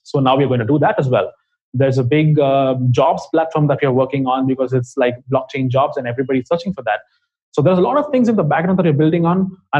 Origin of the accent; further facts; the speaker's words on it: India; English is a second language; Because we are from India, and of course, English is not our first language.